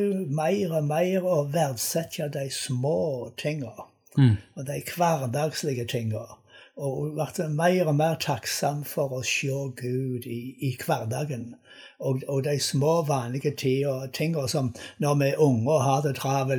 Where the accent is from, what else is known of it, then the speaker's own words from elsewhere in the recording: Gandal, Rogaland, Norway; Jeg kommer fra en plass som heter Gandal. Ja. På Jæren. Det er sør for Sandnes, og der vokste jeg opp i en kristenheim, og var med i et flott bedehusmiljø.